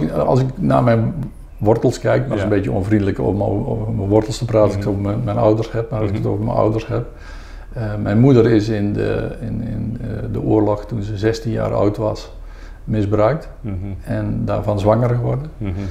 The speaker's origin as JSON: {"language": "Dutch", "town": "Son", "region": "North Brabant", "country": "Netherlands", "tie": "born or raised there", "first_language": "Brabant dialect", "said": "Ik ben in Son geboren, dat is een plaatsje tegen Eindhoven aan. Een plattelandsdorp, school ook. En ik kwam natuurlijk van de boerderij. Ik heb op die lagere school een beetje Nederlands leren praten, want het was dialect."}